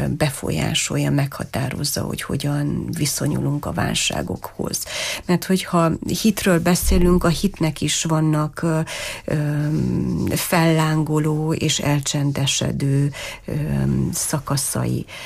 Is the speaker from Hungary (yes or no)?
no; Târgu Mureș, Mureș County, Romania; hogy Marosvásárhelyi vagyok, a neveltetésem, a szüleim